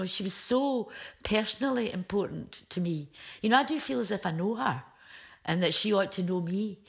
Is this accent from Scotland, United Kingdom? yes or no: yes; Motherwell, Scotland, United Kingdom; Right from the start, I genuinely thought she was me, except I couldn't sing a note, and I came from Motherwell, not California.